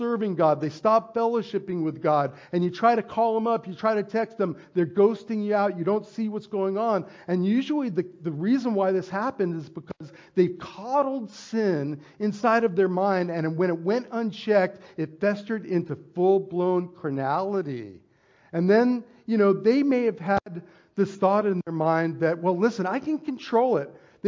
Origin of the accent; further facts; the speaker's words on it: Las Vegas, Nevada, United States; You know, growing up in Las Vegas in 1984, it was 1981. It was the year before I started attending high school